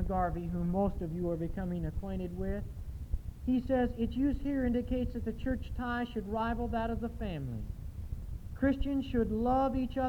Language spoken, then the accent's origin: English; Idaho, United States; on top of a mountain by Sun Valley in my home state of Idaho